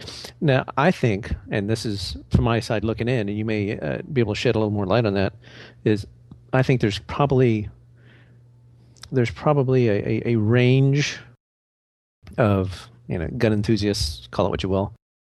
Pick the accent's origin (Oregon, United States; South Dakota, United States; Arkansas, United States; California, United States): Arkansas, United States; But growing up, you know, being here in Texas and growing up in Arkansas and whatnot